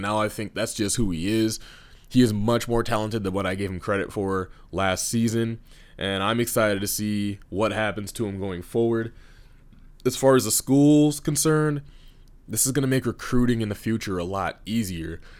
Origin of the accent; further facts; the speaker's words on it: Portland, United States; which was more like a typical day back in my hometown of Portland.